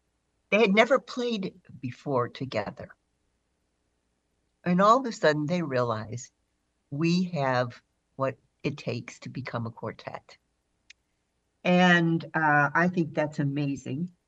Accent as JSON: {"language": "English", "region": "Illinois", "country": "United States", "tie": "born or raised there", "said": "Well, I grew up in outside of Chicago, as you know, Stephen."}